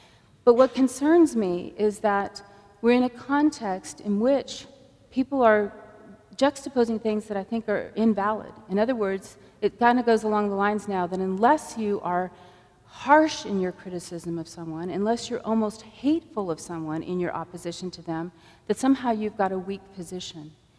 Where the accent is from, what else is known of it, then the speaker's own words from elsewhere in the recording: San Diego, California, United States; When I was growing up in San Diego, we raised tomatoes.